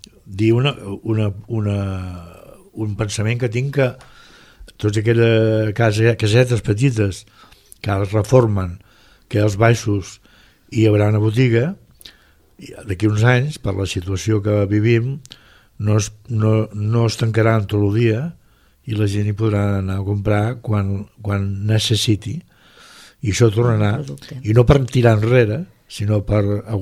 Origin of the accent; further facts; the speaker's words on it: Catalonia, Spain; jo que sóc del Baix Camp